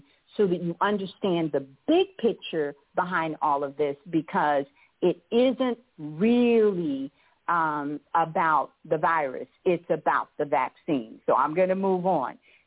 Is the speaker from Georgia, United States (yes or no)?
no; Texas, United States; Now, I'm talking to you from Texas. I am originally from Texas, and our motto is don't mess with Texas.